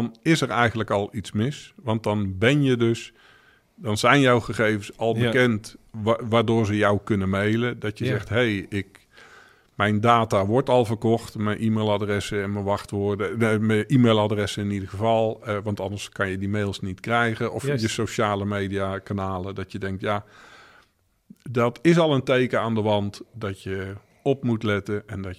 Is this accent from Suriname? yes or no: no; Zeeland, Netherlands; En bij ons in Zeeland zeiden ze altijd, genoeg is feest.